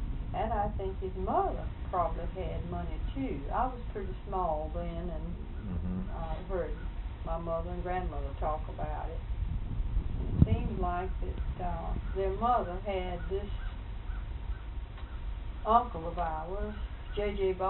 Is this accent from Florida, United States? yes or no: yes; Micanopy, Florida, United States; You see, I was born in Micanopy.